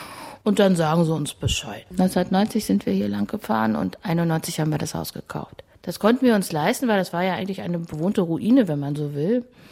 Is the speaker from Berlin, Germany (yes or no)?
yes; Berlin, Germany; Bin ja Berlinerin.